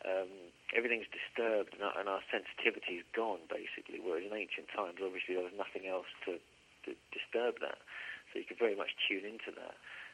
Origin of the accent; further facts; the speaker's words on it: Wandlebury, East of England, United Kingdom; it was my hometown near Cambridge.